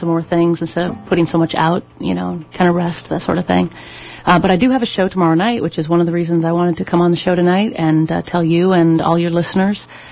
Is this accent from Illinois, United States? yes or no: yes; Champaign, Illinois, United States; It's a live recording made with my hometown fans in Champaign